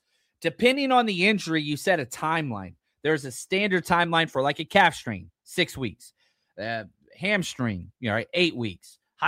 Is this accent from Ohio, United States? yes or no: no; Texas, United States; Sorry, pronunciation is not my thing. I'm from Texas.